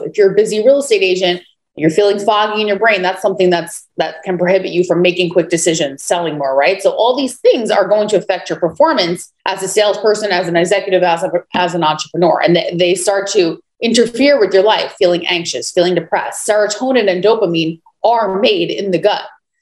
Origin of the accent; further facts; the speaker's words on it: New York, United States; I'm from New York. If I go there and I have the pizza or bagel, come on, I can't help myself.